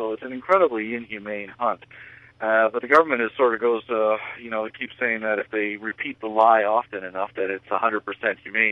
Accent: Canada; I actually ceased being a Canadian in my heart back in 1979

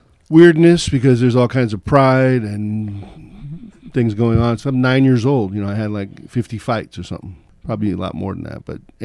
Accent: North Hollywood, California, United States; born or raised there

